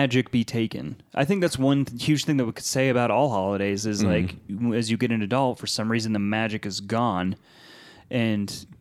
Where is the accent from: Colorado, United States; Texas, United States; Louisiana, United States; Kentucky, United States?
Colorado, United States; We grew up in Colorado. Colorado usually snows around Halloween.